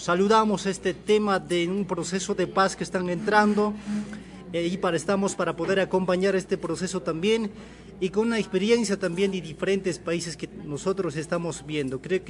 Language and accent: Spanish; Cusco, Peru; Vengo de Cusco, Perú, con la Coordinadora Nacional Agraria.